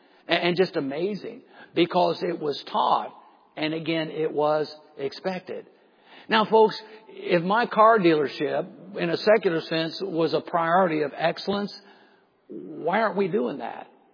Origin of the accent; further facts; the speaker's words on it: Dunkirk, Indiana, United States; I'm a hick from Dunkirk, Indiana, folks.